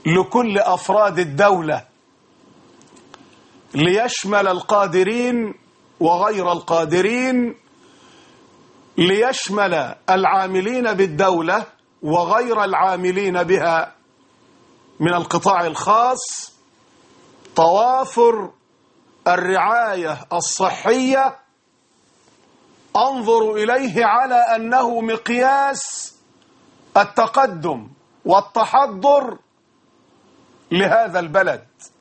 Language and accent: Arabic; Egypt; ونسمع من حين لآخر والكفاءات المهنية الطبية عندنا في مصر على أعلى المستويات.